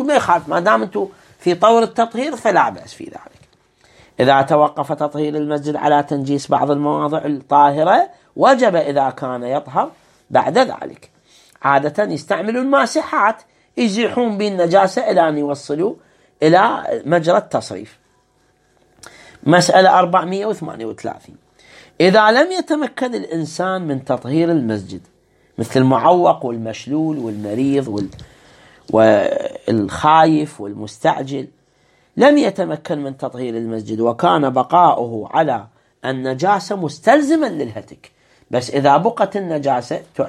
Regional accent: Iraq; عندنا في العراق

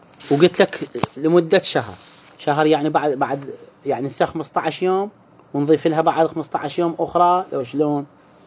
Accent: Iraq; إحنا اللي عندنا في العراق

